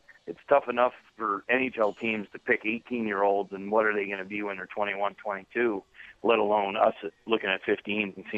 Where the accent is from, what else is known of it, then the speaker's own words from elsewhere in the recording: Canada; I cried too as a Canadian living in Montreal.